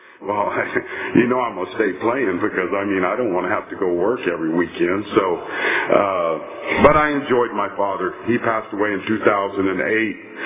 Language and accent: English; Tulare, California, United States; I grew up in Tulare. I lived there my whole life.